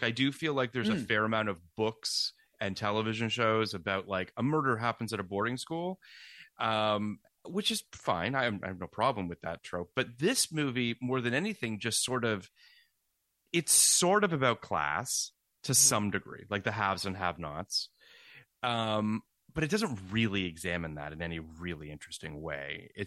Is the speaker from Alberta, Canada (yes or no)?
no; Toronto, Ontario, Canada; I grew up in Toronto, Michael.